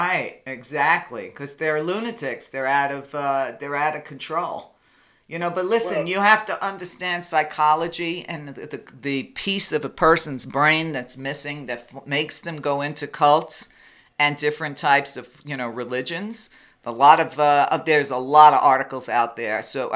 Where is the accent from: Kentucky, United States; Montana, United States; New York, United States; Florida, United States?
New York, United States; Listen, I grew up in New York, okay, and I grew up in a neighborhood that was half Jewish and half black, okay? We were one of the rare Italians in the neighborhood.